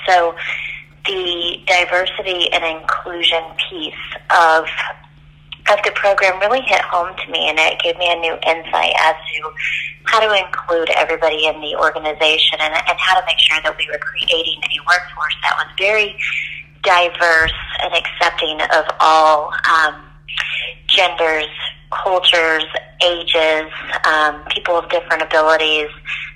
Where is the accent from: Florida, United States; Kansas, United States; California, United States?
Florida, United States; Plant City; moved away; also born or lived in Massachusetts; I grew up in Florida. So I went to a small school in Plant City, Florida, and then we moved up to Massachusetts, and I attended Baypath University for my associate's and bachelor's degree.